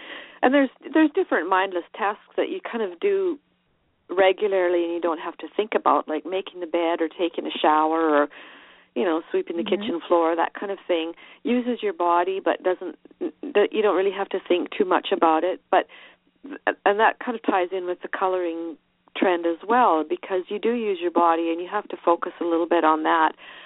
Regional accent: Canada; moved away as an adult; now in France; As a Canadian, we learn French in school. It's mandatory. And I always loved the language.

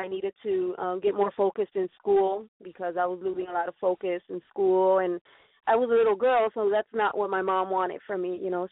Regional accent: Chicago, Illinois, United States; Yeah, I was born and raised in Chicago. Of course, Chicago is a huge city for freestyle.

